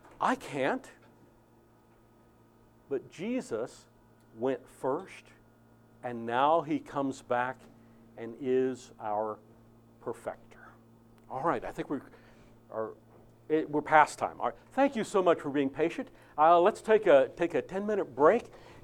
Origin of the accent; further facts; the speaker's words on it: California, United States; I'm from California, and everybody there, I think, is Republican or something like that.